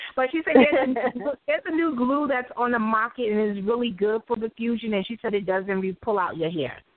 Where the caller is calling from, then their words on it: New York City, New York, United States; I'm calling from New York City.